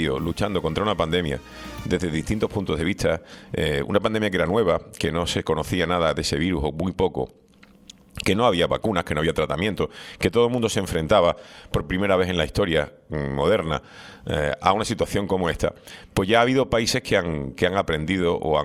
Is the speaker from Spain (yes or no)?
yes; Spain; a mí me da vergüenza como español